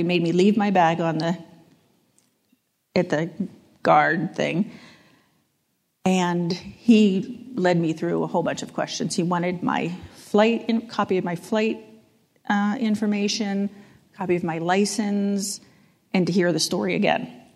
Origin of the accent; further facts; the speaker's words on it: Pittsburgh, Pennsylvania, United States; moved away as an adult; now in Boston, United States; Well, as you said, I grew up in Pittsburgh. I live in Boston for the last 30-plus years.